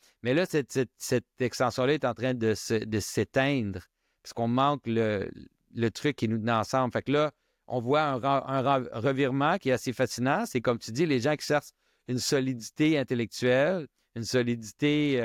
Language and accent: French; United States; dans les églises que j'ai grandi aux États-Unis, dans les églises baptistes